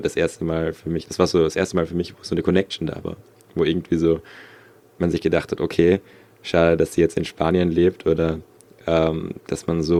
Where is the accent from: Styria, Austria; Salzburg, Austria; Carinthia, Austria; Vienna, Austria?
Vienna, Austria; accent: Austrian; ich komme aus Wien und den österreichischen Akzent